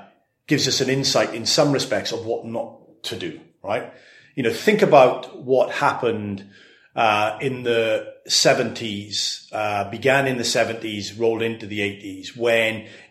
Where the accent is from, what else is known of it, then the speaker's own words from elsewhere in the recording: Swansea, Wales, United Kingdom; You know, in my hometown of Swansea